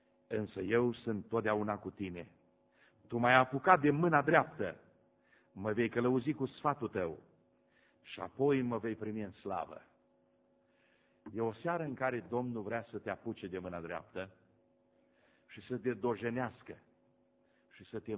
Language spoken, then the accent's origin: Romanian; Romania; Când a văzut însă că sunt român, a început în limba românească